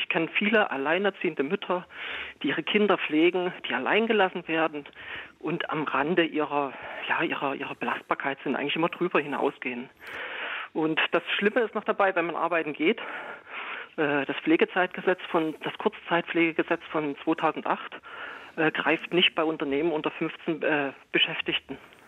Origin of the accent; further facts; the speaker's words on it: Dresden, Saxony, Germany; now in Leipzig, Germany; Ich komme aus Dresden, genau.